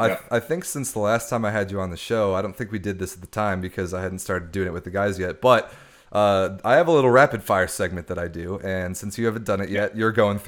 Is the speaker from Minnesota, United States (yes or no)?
no; Chicago, Illinois, United States; born there; I mean, I was born in Chicago in 94, and I was unfortunately just too young to really experience it for real.